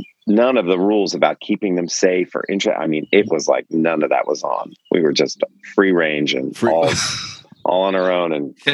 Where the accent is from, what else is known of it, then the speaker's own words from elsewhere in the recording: San Francisco, California, United States; Plus, I grew up in San Francisco, where I, as a kid, would go to ACT